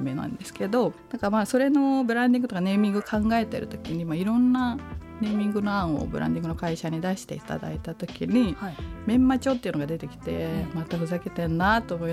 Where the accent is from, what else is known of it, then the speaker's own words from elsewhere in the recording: Matsuyama, Ehime, Japan; now in Tokyo, Japan; 愛媛の松山が出身なんですけど、はい、大学で東京に進学をして、うんそのまま東京で働くんですけど